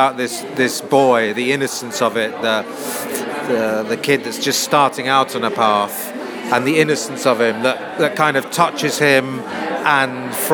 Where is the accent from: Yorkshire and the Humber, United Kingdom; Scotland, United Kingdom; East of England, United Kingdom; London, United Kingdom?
London, United Kingdom; My parents are from Switzerland and I was born and brought up in London